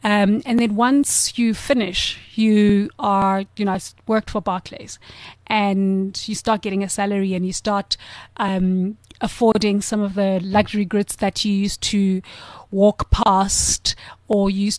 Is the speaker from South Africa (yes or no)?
yes; South Africa; And yeah, I'm from South Africa.